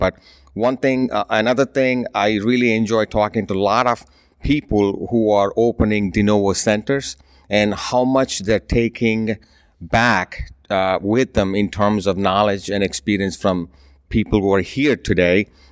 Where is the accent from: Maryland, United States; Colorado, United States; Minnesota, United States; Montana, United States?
Maryland, United States; Cumberland; from Cumberland, Maryland.